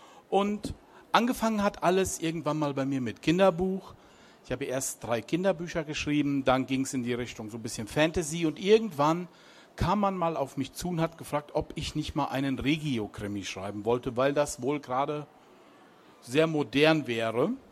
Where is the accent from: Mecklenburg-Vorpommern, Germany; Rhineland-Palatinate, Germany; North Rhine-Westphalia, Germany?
Rhineland-Palatinate, Germany; Ich komme aus dem Westerwald